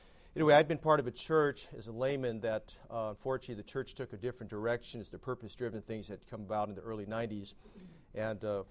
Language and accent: English; Oakland, California, United States; I was born, raised, grown up, will probably die in Oakland, California. I'm from Oakland, California.